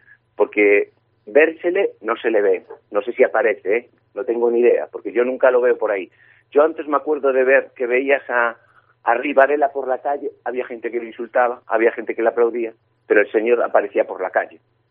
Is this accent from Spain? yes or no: yes; Ferrol, Galicia, Spain; ya que estamos más cercanos, somos de Ferrol.